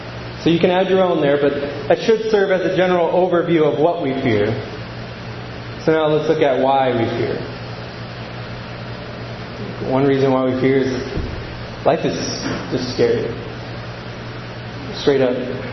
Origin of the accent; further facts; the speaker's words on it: California, United States; now in Minnesota, United States; especially up here in Minnesota 90s country. As a Californian, I can confidently say, you guys are very nice.